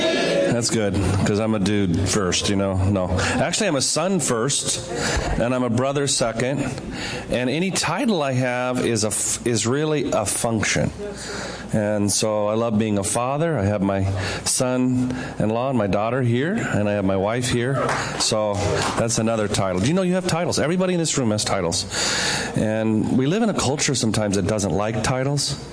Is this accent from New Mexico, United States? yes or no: no; La Crescenta, California, United States; now in Tujunga, United States; I was born and raised in La Crescenta, and I live in Tujunga, right behind the cross, the cross there.